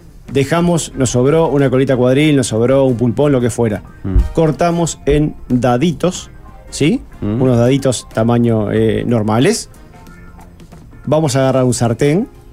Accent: Uruguay; El uruguayo, no sé por qué, sí sé por qué, porque somos uruguayos.

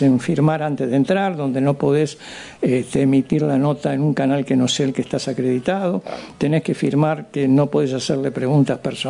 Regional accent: Uruguay; vengo de Uruguay

